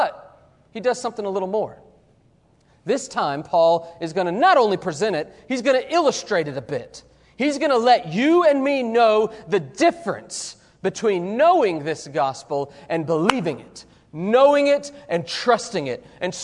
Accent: Oklahoma City, Oklahoma, United States; I can recall as a child, every Sunday, growing up in Oklahoma City, my pastor, he'd preach that gospel

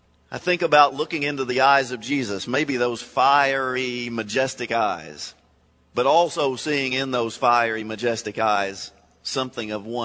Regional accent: Kentucky, United States; No, I'm from Kentucky. I was an old chunk of coal.

